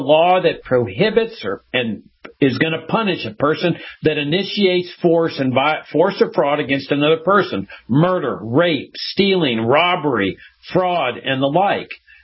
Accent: Texas, United States; I grew up in South Texas.

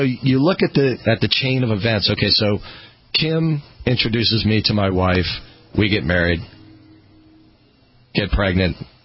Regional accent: Maryland, United States; this whole group of friends that I have over here in Virginia, you know, because I'm from Maryland.

